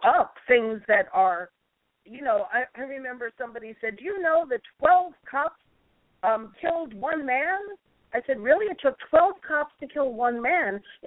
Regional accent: New York, United States; The New York Post, the New York Daily News, I speak for, as a New Yorker in my local places, right?

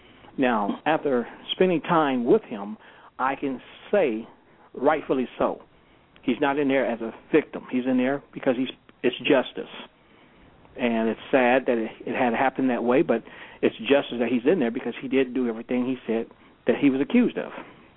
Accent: California, United States; The fact that I'm from California, I was extradited out there on a charge of corporate wire fraud.

